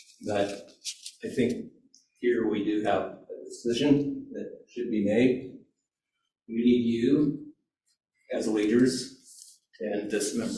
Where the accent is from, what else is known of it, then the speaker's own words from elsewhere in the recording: Oregon, United States; now in Arlington, United States; I'm from Arlington, Washington. Before that, I grew up on a farm in Eastern Oregon, a wheat farm.